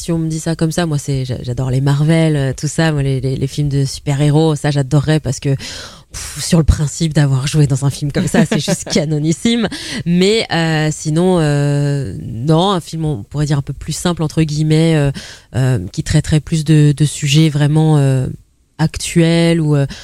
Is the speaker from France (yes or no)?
yes; Paris, Île-de-France, France; Alors moi, je suis la vraie parisienne, pure souche, je suis née à Paris